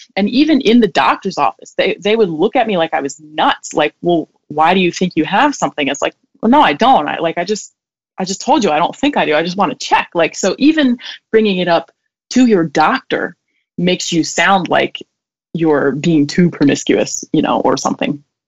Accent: United States; moved away as an adult; because I came from America. I was, the last couple of years I was there, I was really involved

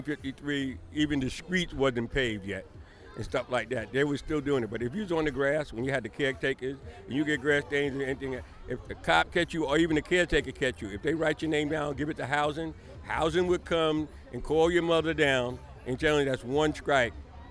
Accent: Brownsville, New York, United States; When I grew up in Brownsville, when we had Brownsville Day

